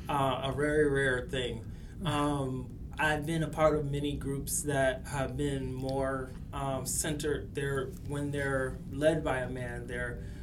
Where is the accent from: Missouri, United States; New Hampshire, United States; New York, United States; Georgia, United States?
New York, United States; I grew up on the East Side.